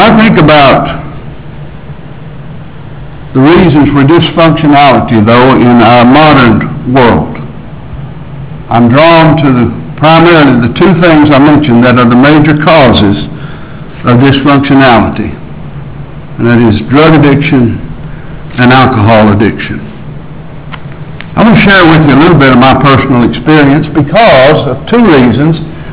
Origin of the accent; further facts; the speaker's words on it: Nashville, Tennessee, United States; In my early life, I was raised in North Nashville, on 12th Avenue primarily. We did live on 11th Avenue for a little while.